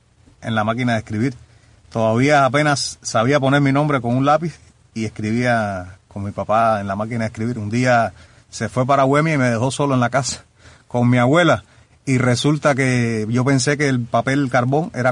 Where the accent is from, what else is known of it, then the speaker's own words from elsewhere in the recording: Cuba; moved away; yo salí de Cuba